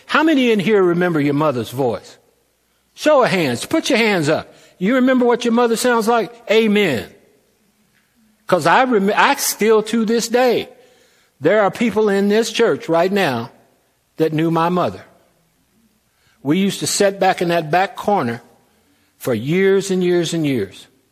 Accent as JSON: {"language": "English", "town": "Henderson", "region": "Kentucky", "country": "United States", "tie": "born or raised there", "lives_now": "Fruita, United States", "said": "looked like the church that I grew up in Henderson, Kentucky."}